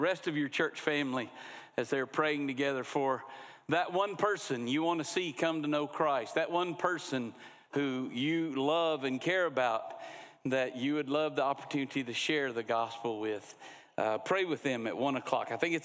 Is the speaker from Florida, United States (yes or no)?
yes; Niceville, Florida, United States; Becky and I grew up in Niceville